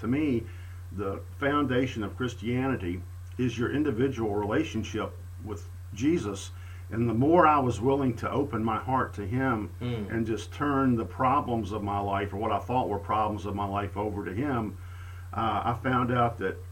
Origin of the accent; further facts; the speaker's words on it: Danville, Virginia, United States; I grew up in Danville, right on the Carolina border.